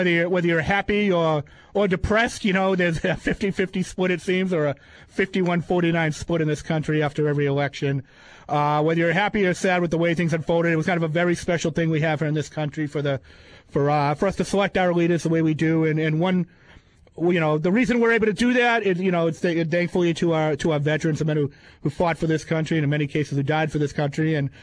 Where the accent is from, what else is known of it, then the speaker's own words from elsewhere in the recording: Quincy, Massachusetts, United States; I'm from Quincy, in North Quincy. I live right near the football stadium in Quincy, shared by Quincy High and North Quincy High